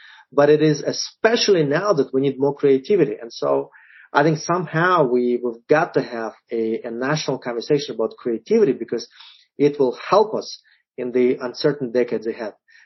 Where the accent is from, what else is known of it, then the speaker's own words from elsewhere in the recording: Kyrgyzstan; Growing up in Kyrgyzstan in the 1980s, I never tried a banana until I was 11, right? And I didn't have an orange until I was 9, and I didn't have a Snickers bar until I was 13.